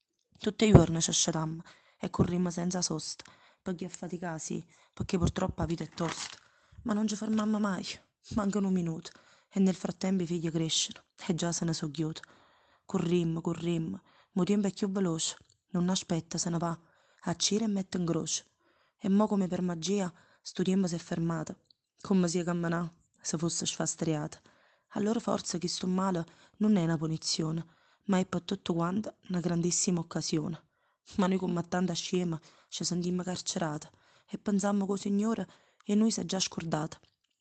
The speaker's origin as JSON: {"language": "Italian", "town": "Naples", "region": "Campania", "country": "Italy", "said": "Scusate, po' dialetto, io sono napoletana"}